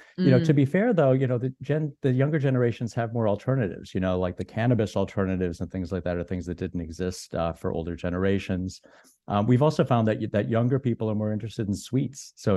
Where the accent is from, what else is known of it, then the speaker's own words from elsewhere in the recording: Massachusetts, United States; My home state of Massachusetts was number one or number 50